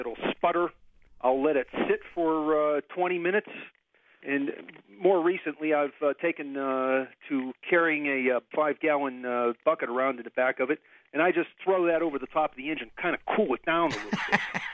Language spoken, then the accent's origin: English; Pittsburgh, Pennsylvania, United States; You know, this kind of brings to mind when I was growing up in Pittsburgh